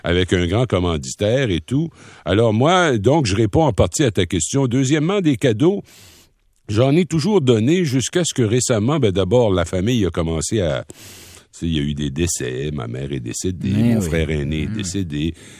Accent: Rimouski, Quebec, Canada; m'en vais à Rimouski dans mon patelin natal

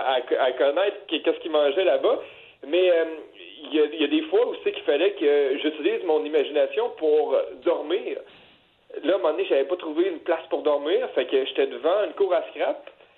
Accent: Quebec, Canada; Fait que moi, en tant que Québécois, moi j'avais jamais entendu parler des communautés francophones hors Québec.

